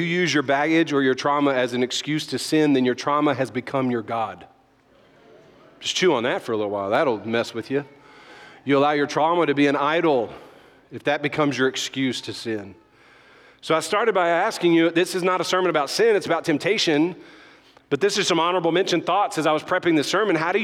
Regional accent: Louisiana, United States; I'm Cajun, right?

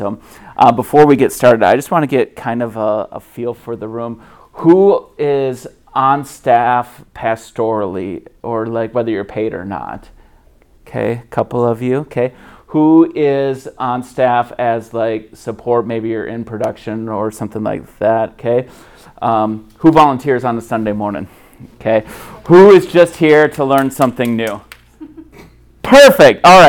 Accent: Lake City, Minnesota, United States; I grew up in Lake City, Minnesota. Anybody know where that is? Yeah, no, it's a small town in southeast Minnesota.

